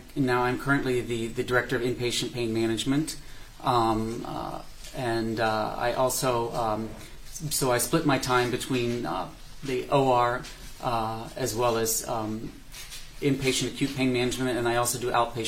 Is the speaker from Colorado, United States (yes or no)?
no; Ohio, United States; I am from Ohio